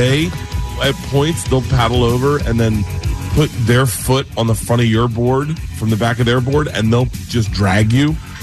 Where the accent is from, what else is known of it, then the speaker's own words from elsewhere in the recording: Florida, United States; So growing up in Florida, we surfed a little bit in Florida, but I was always horrible.